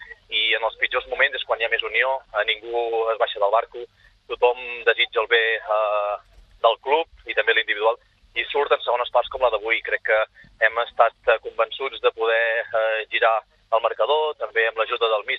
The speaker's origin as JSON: {"language": "Catalan", "region": "Catalonia", "country": "Spain", "said": "som molt de Catalunya"}